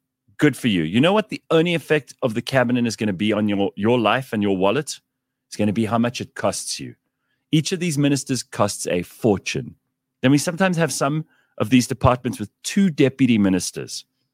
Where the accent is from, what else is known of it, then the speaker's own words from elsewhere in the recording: South Africa; I am a South African optimist.